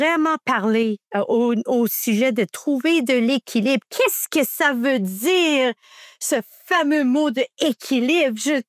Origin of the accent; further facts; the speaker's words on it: Hamilton, Ontario, Canada; je suis de Hamilton, Ontario.